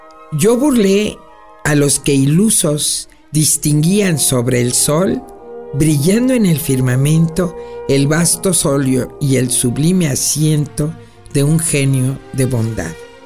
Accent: Mexico; Pues yo, como los mexicanos de cepa, odio los lunes.

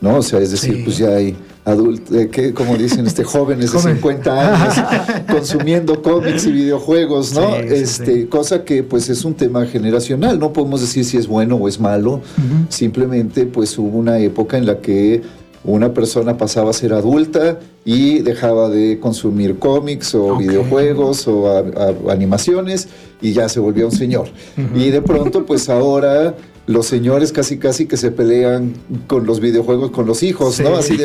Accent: Cuernavaca, Morelos, Mexico; born there; yo nací aquí en Cuernavaca uh-huh. Hace 52 años

